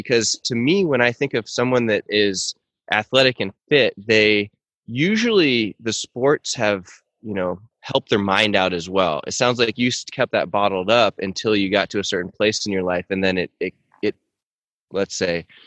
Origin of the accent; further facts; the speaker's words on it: Seattle, Washington, United States; I'm from Seattle and I went to San Diego State for school.